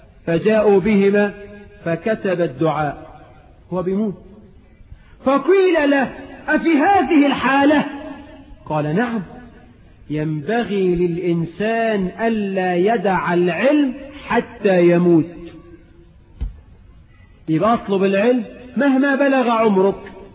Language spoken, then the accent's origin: Arabic; Egypt; احنا عندنا في مصر امثال تكسر المقاديف